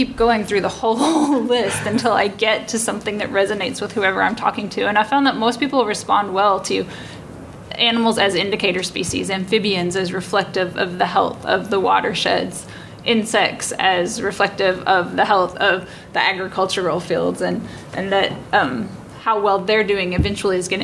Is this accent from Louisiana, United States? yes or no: no; Kentucky, United States; I'm from Kentucky, and we were trying to save these freshwater mussels in Paducah